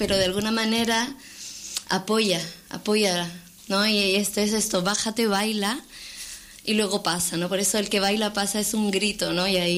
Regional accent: Valparaíso, Chile; moved away; Yo soy de Valparaíso y estaba completamente destruido, militarizado

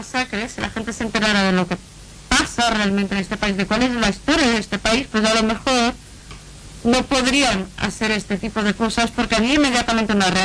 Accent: Brazil; Spanish is a second language; yo, por ejemplo, soy brasileña, pero no conozco casi nada de cultura indígena realmente.

